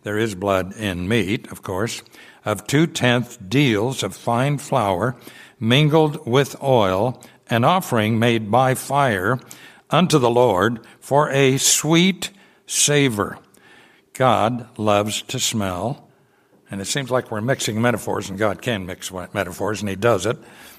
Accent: Kansas, United States; born there; I was born in Kansas. I don't mind. It's flat where I was. We did have a few hills.

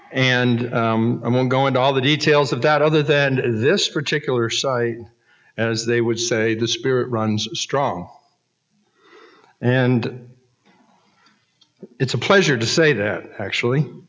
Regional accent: Florida, United States; Well, I'm from Florida, so there's 14 of us here.

